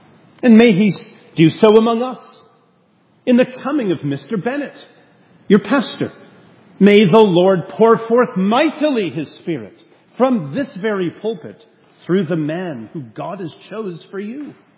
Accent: Canada; I'm a Canadian.

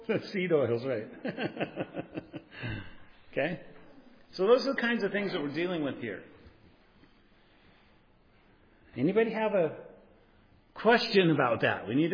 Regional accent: Colorado, United States; because I'm from Colorado

